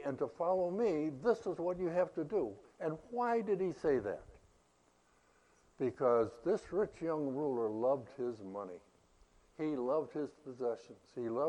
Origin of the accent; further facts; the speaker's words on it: New York, United States; And we were talking, and I was from New York, and I think he was from the South somewhere.